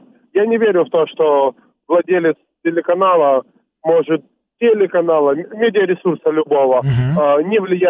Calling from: Kherson, Kherson Oblast, Ukraine

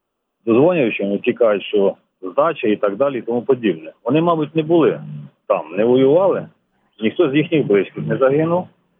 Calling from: Kyiv, Ukraine

